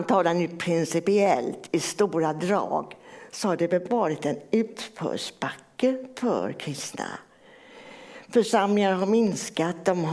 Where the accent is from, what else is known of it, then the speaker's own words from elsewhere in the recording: Gothenburg, Västra Götaland County, Sweden; i min hemförsamling där jag är uppväxt i Göteborg.